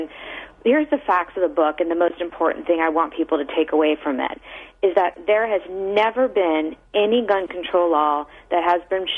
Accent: Baltimore, Maryland, United States; It's so great to be on the show in my hometown of Baltimore.

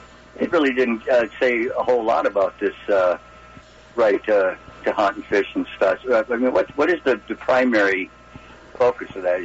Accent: Michigan, United States; I'm originally from Michigan. I mentioned it.

